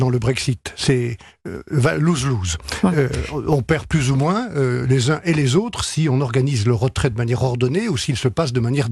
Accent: France

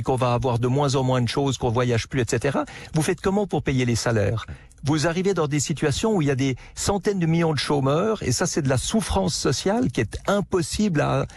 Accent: Switzerland; Mais parce que je suis suisse

